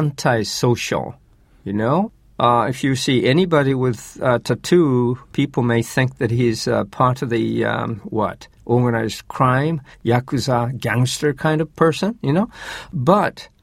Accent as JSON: {"language": "English", "town": "Izu", "region": "Shizuoka", "country": "Japan", "said": "I went to a beach in Shimoda. And, you know, I mean, that's basically where I'm from. You know, I'm from Izu."}